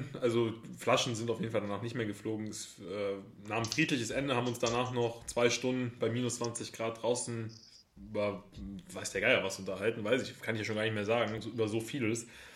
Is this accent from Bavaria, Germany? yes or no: no; Cologne, North Rhine-Westphalia, Germany; Ich als Kölner war dann aber doch echt froh.